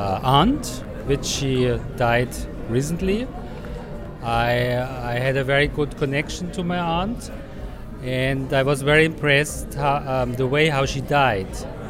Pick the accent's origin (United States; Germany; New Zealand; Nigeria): Germany; Munich, Bavaria; English is a second language; I'm from Germany, from Munich. Mm-hmm. I worked there as a dancer and choreographer since 25 years.